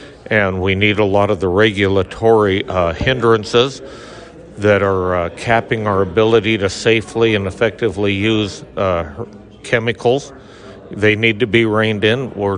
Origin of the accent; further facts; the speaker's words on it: Oregon, United States; I am from Oregon, Klamath County. We're at the western edge of the Oregon High Desert, 4,100 feet elevation.